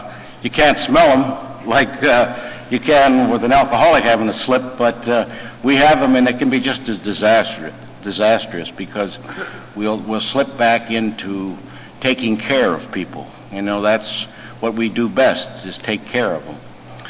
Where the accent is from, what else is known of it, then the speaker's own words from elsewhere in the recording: Michigan, United States; As John said, I grew up in Michigan and not that far from here. In southern Michigan, closer to Detroit.